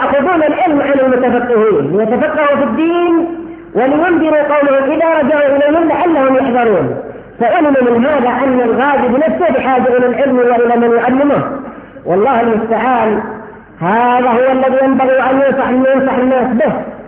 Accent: Yemen; يحملونهم بالباصات بدراهم من أجل يجتمعون له خاصة عندنا في اليمن.

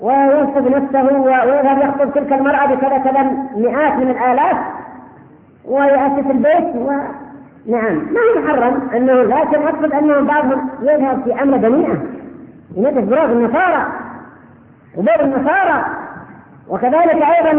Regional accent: Yemen; والكلاب عندنا في اليمن في القمائم

